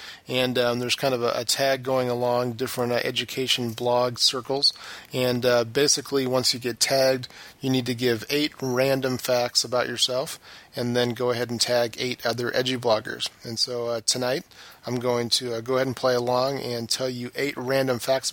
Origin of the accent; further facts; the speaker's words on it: Nebraska, United States; I was actually in 4-H as a boy growing up in Nebraska